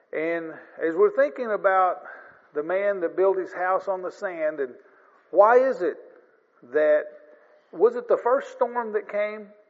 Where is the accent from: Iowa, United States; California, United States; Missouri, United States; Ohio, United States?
Missouri, United States; But I grew up in the Boot Hill of Missouri, and we had a lot of sand, we called it.